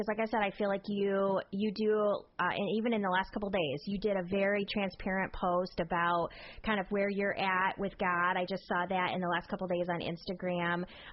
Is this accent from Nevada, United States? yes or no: no; Michigan, United States; I'm from Michigan, so I thought it was interesting.